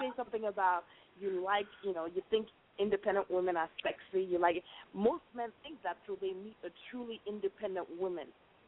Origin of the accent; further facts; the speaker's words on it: Nigeria; now in North Carolina, United States; I'm from Nigeria.